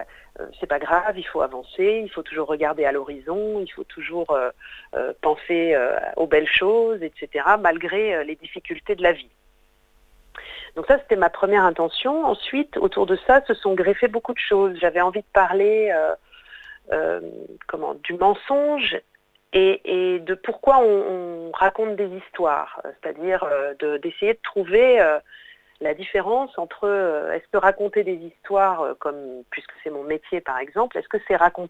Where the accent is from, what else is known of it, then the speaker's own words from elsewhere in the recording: France; born there; Ma famille est depuis très très très longtemps installée en France, et moi je suis née en France, voilà, donc je n'ai pas connu ce déracinement.